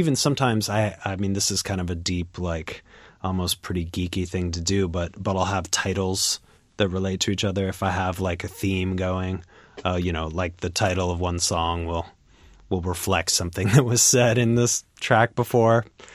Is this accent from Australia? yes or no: no; Washington, United States; I grew up on Capitol Hill. Yeah, but I'm living in Columbia City now.